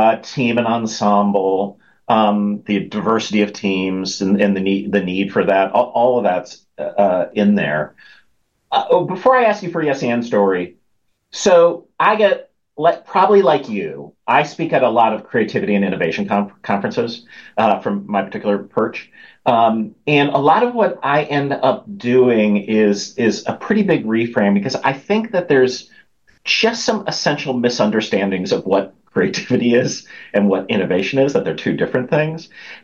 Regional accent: United States; and so I grew up in America in the basically born in 66, so 70s and 80s. I was a soccer kid.

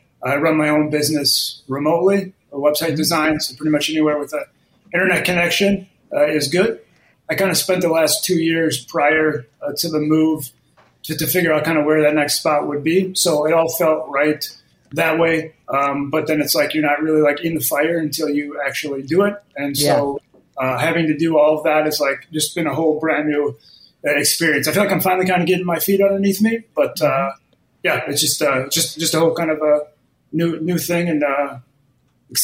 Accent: Midwest, United States; moved away as an adult; So I moved from the Midwest about 6 months ago. And it was just like I've never moved anywhere outside probably a 20-mile radius.

